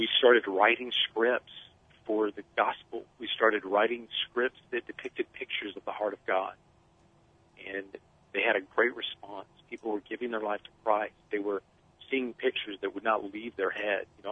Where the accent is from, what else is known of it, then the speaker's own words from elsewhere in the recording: Oklahoma City, Oklahoma, United States; moved away as an adult; I grew up in Oklahoma City. I was there until I was 18.